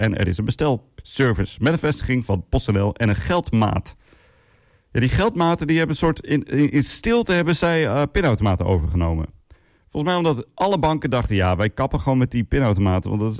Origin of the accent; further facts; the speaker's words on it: Assen, Drenthe, Netherlands; want ik kom zelf uit Assen-Drenthe